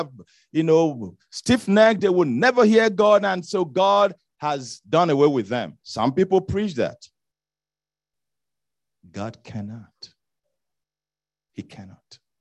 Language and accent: English; Ekpoma, Nigeria; a partnership between an Israeli and a man from Ekboma, my hometown.